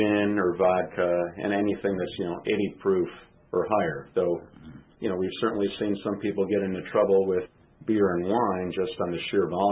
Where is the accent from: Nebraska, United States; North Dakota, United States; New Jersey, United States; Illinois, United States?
Illinois, United States; Chicago; So I grew up in the Chicagoland area